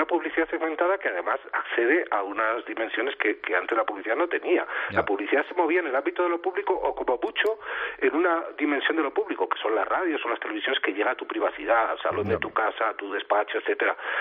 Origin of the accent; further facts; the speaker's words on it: Spain; now in Chile; Yo, de hecho, vivo en Chile, pero soy español